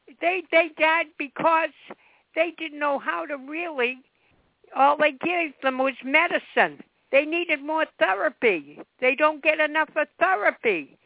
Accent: United States; I am an American. I would do anything for the United States of America.

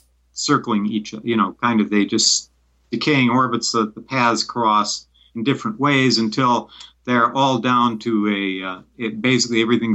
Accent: Madison, Wisconsin, United States; I grew up in Madison, Wisconsin, which was controlled by independent distributors

